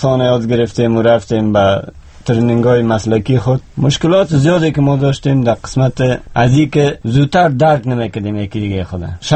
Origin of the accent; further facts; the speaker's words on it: Afghanistan; moved away as an adult; now in United States; ما افغان هستیم، ما آمدیم به تحصیل به امریکا درس میخوانیم.